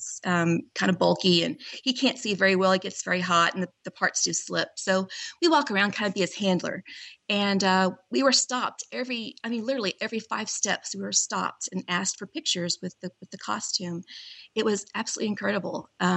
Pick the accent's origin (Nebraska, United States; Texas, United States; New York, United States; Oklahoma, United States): Oklahoma, United States; Priscilla; I walked about a mile downtown in my hometown, Priscilla, Oklahoma, and went to Western Auto